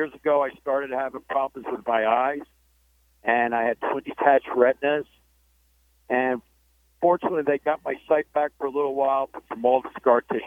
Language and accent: English; Naples, Florida, United States; I hail from Naples, Florida.